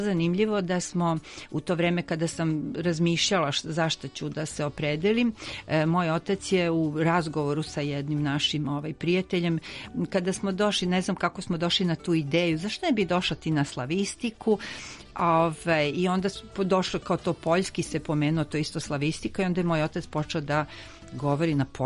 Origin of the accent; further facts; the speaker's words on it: Belgrade, Serbia; born there; rođena sam u Beogradu